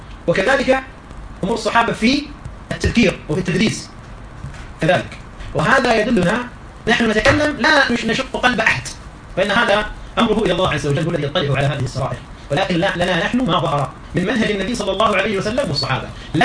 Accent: Saudi Arabia; عندنا في السعودية

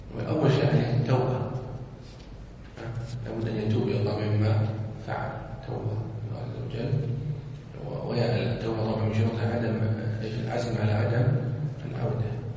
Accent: Saudi Arabia; عندنا في السعودية

